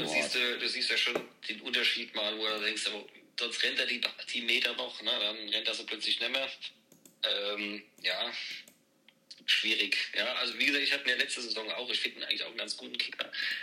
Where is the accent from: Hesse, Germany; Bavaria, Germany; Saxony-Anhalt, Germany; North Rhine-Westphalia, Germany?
North Rhine-Westphalia, Germany; Dortmund; Also selbst ich als Dortmunder würde das nicht machen, ne?